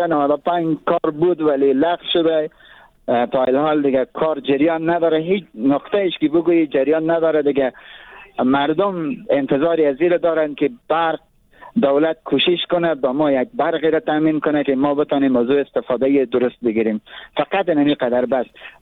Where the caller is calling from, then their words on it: Afghanistan; پایتخت خود ما یعنی کابل